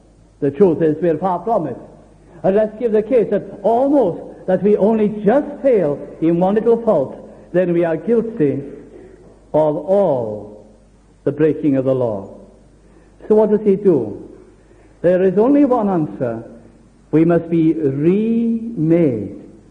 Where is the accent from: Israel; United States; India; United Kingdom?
United Kingdom; Wales; And that I'm Welsh, you see.